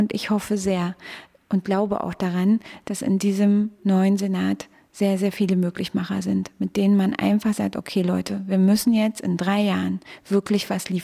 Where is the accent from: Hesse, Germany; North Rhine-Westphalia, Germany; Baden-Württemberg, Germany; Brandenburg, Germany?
Brandenburg, Germany; Frankfurt; born or raised there